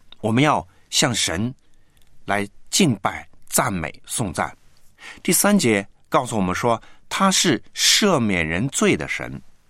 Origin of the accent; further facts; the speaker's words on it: China; 我们中国人跟犹太人呢都是很相像的